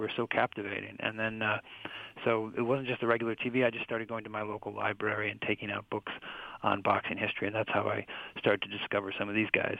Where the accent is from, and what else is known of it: Midwest, United States; born or raised there